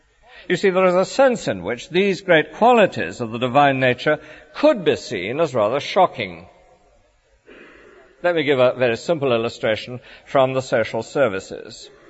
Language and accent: English; United Kingdom; it's part of our pride as British people